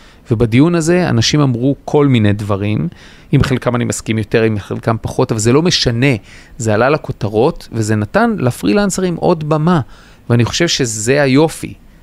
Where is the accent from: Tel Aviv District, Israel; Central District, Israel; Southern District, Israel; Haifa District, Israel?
Haifa District, Israel; HaHotrim; moved away; קיבוץ החותרים. עזבתי אותו בגיל די צעיר